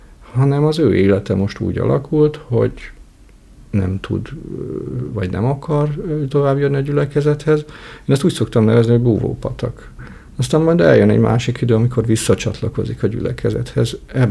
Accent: Fehérgyarmat, Szabolcs-Szatmár-Bereg, Hungary; born there; Szatmár megyében, igen, Fehérgyarmaton születtem. Úgy szoktam mondani, 7 szilvafás kisnemesi családban, tehát egy olyan gyökérrel évszázadokra visszamenőleg

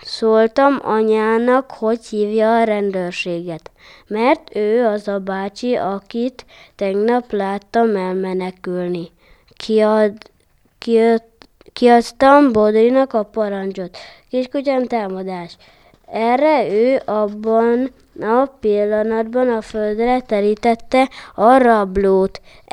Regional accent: Debrecen, Hajdú-Bihar, Hungary; Bejárós és debreceni vagyok.

